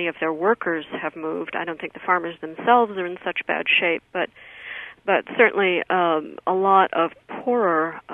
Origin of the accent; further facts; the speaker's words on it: New York, United States; Well, certainly speaking as a New Yorker, I can't get into a theater.